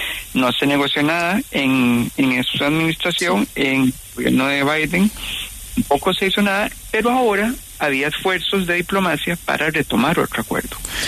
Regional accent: Costa Rica; now in Porto, Portugal; Yo soy de Costa Rica, sí.

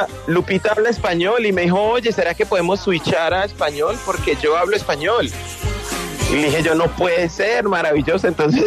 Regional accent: Cali, Valle del Cauca, Colombia; yo vengo de Cali

